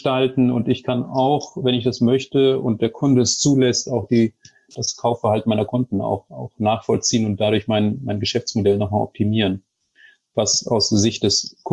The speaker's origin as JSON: {"language": "German", "town": "Lübeck", "region": "Schleswig-Holstein", "country": "Germany", "said": "ich komme ja aus Lübeck ursprünglich und da sieht man diesen Wandel relativ stark"}